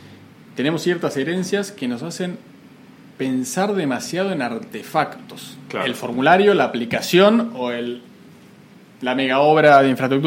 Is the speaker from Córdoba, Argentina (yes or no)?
no; Buenos Aires, Argentina; yo soy porteño, nací en Buenos Aires, pero no ejerzo